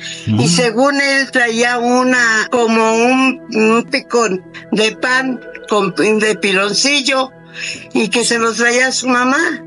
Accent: Tapachula, Jalisco, Mexico; Yo soy de Tapachula, Jalisco. … Y yo desde que fui niña, desde muy pequeña

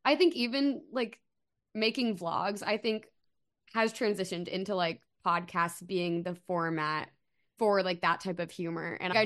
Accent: Philadelphia, Pennsylvania, United States; It was always music for us because, like, we're both from Philly.

